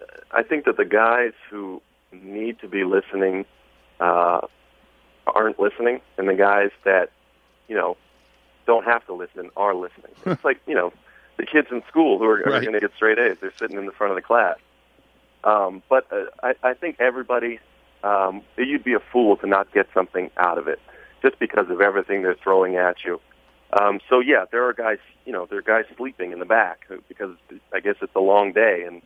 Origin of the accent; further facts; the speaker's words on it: Chicago, Illinois, United States; the only bonus is that they might move the draft to my hometown of Chicago